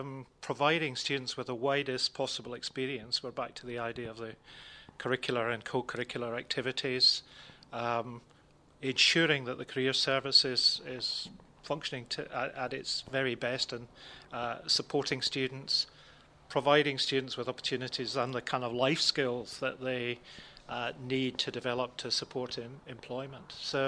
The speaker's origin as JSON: {"language": "English", "region": "Scotland", "country": "United Kingdom", "said": "because I've lived much more than half my life in Scotland. I've worked there. I'm Scottish."}